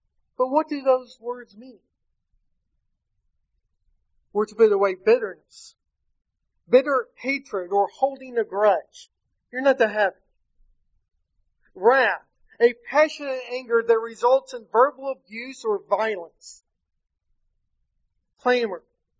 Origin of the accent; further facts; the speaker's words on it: Danville, Kentucky, United States; born there; now in Indiana, United States; I am not from Indiana. I currently live there. I'm not from there. Some of you have mentioned already about my parents. You see, I was born in Danville, Kentucky.